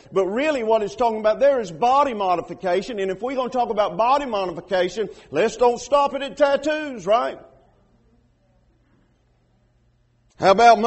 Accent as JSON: {"language": "English", "region": "Georgia", "country": "United States", "said": "I'm from Georgia, and we do have to use our fingers and our feet every now and then to throw it in there."}